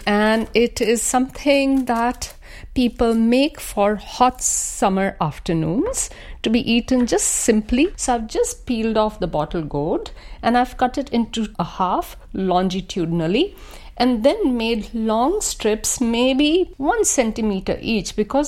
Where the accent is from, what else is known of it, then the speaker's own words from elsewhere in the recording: Delhi, India; I grew up in Delhi, but my family traveled around different parts of India. My mother came from Lahore. She always saw herself as a Lahoria. And my father was from Patiala in Punjab. So both of them were Punjabis